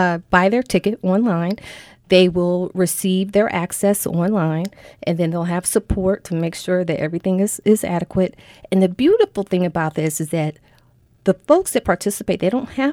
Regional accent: Ohio, United States; moved away as an adult; now in Baltimore, United States; I'm born and raised in Ohio, been in Baltimore for about 14 years.

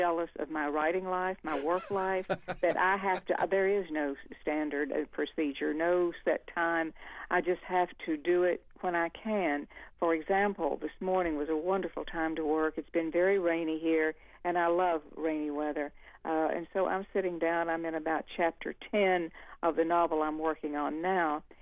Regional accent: North Carolina, United States; now in Virginia, United States; So, yeah, I love my home state. I live in Virginia now. I'm proud to be a North Carolina woman. We talk different there, you know.

